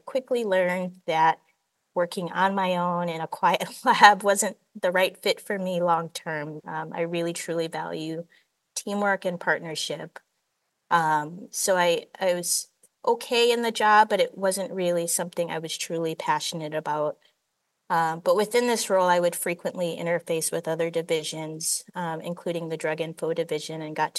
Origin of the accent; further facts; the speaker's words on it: Chicago, Illinois, United States; also born or lived in St. Thomas, US Virgin Islands; I'm from the Virgin Islands, St. Thomas specifically, and spent most of my childhood in Chicagoland.